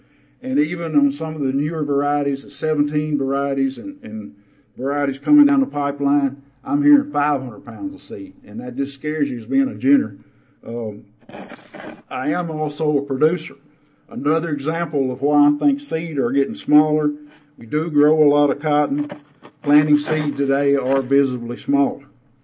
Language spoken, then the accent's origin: English; Tennessee, United States; I'm from Tennessee. Maybe we just can't grow big seed in Tennessee.